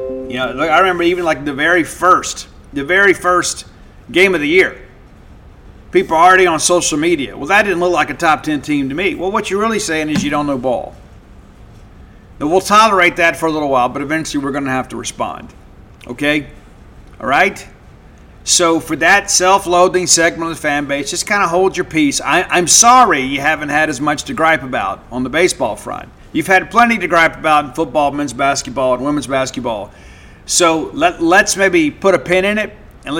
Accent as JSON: {"language": "English", "region": "Mississippi", "country": "United States", "said": "I'm from South Mississippi. It's kind of part of the deal, right?"}